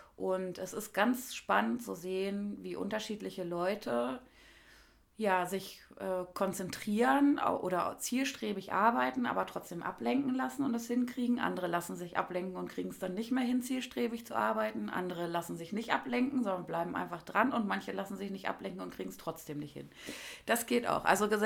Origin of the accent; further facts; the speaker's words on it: Hildesheim, Lower Saxony, Germany; Also ich komme aus Hildesheim und ich liebe Hildesheim sehr.